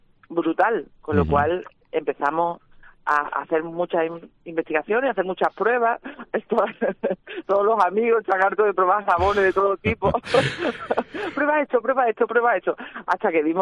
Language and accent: Spanish; Cádiz, Andalusia, Spain; Porque vivimos las dos en Cádiz, yo soy gaditana, y Cádiz es luz, Cádiz es mar